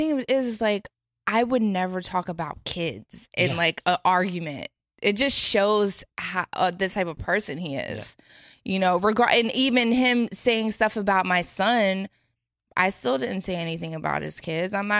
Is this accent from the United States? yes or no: yes; Philadelphia, Pennsylvania, United States; I grew up poor in Philly. I was a stripper.